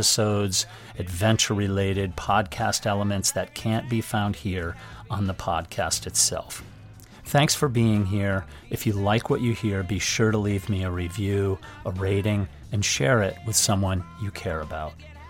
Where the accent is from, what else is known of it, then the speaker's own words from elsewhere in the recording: Wilbraham, Massachusetts, United States; when I was growing up in Wilbraham, Massachusetts, with today's guest.